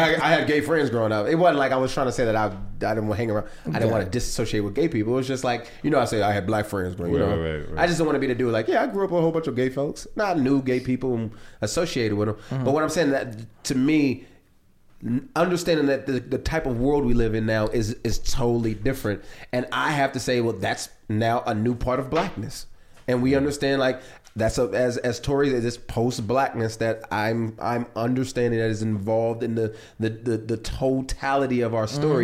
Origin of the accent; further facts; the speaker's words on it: Los Angeles, California, United States; When I was growing up in Los Angeles or outside Los Angeles, black kids didn't skateboard.